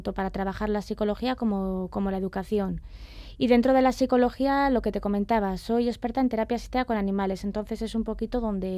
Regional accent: Barakaldo, Basque Country, Spain; soy de Baracaldo, aunque actualmente estoy trabajando en Rubik, que está ubicada en Castro Urdiales.

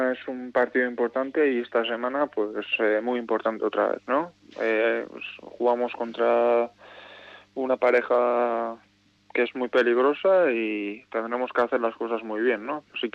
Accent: Baraíbar, Navarre, Spain; vengo de Baraíbar, sí.

